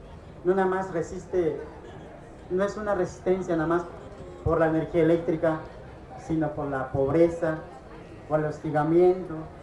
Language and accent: Spanish; Veracruz, Mexico; Yo vengo del sur de Veracruz, hago parte del movimiento de resistencia civil allá en mi estado.